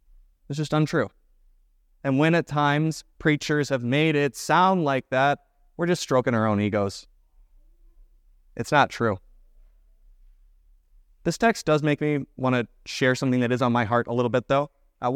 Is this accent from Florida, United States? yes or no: yes; Florida, United States; also born or lived in Midwest; I still tell people that I'm from Florida, even though I lived in the Midwest for 15 years.